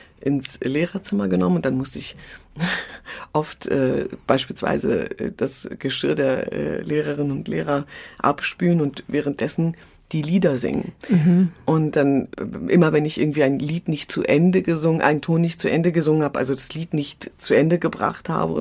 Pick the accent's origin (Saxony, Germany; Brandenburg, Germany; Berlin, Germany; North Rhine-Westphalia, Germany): Berlin, Germany; Ich bin eben in Neukölln aufgewachsen, im schwierigen Bezirk in Berlin